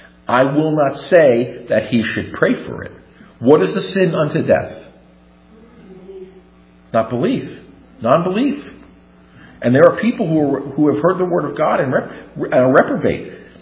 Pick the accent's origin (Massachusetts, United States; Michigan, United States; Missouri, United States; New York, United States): New York, United States; New York City; I grew up in New York City. So for those of you who are as old as me, I'm 55.